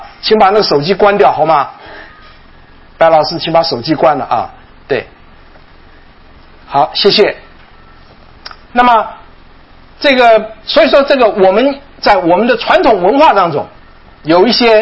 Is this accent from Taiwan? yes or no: yes; Taiwan; 我小的时候在台湾的时候